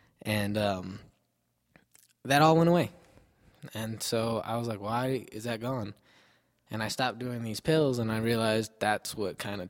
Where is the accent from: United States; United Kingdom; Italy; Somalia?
United States; Albuquerque, New Mexico; Well, born and raised in Albuquerque, off of Wyoming and Central, so kind of in a rough neighborhood.